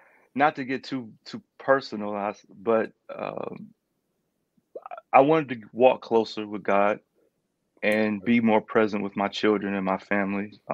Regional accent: Clarksville, Tennessee, United States; also born or lived in Fayetteville, North Carolina; I'm from Clarksville, Tennessee. I was actually born in Fayetteville, North Carolina, but my mother and I, we moved here late 80s.

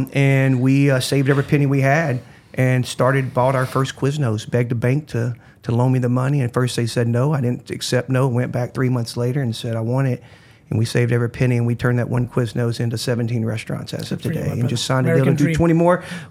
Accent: Beaumont, Texas, United States; In Beaumont, Texas, outside of Houston, and grew up in a low house.

